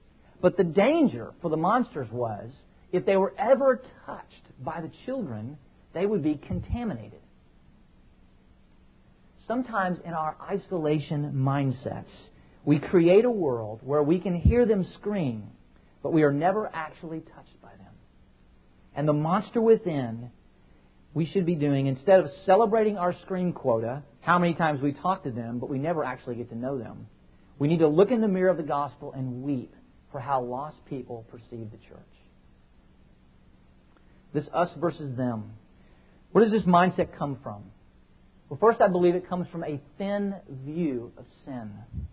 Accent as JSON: {"language": "English", "region": "Texas", "country": "United States", "tie": "born or raised there"}